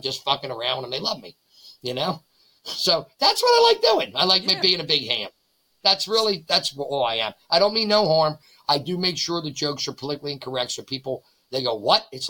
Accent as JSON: {"language": "English", "town": "Margate", "region": "New Jersey", "country": "United States", "lives_now": "Voorhees, United States", "said": "Originally down by Atlantic City, a place called Margate. Now I'm in Voorhees."}